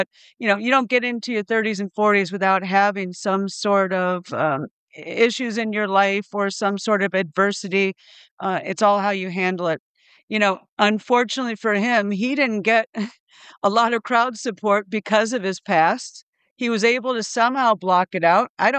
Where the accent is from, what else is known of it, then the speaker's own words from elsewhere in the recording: Iowa, United States; You know, I'm not a native Long Islander. I grew up in Iowa, but I've been here long enough.